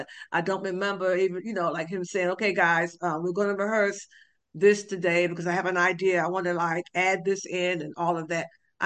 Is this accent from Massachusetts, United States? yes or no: no; Washington, District of Columbia, United States; when we played in Washington, D.C., where, you know, my hometown, well, where I'm from, where I grew up.